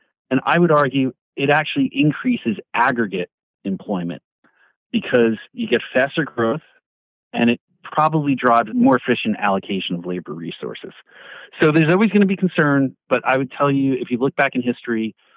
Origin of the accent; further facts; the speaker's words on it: New York, United States; accent: New York; My New York accent can butcher that word sometimes.